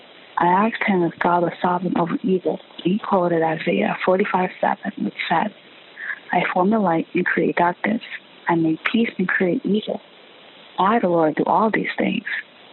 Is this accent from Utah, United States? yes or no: no; Augusta, Georgia, United States; I'm from Augusta, Georgia.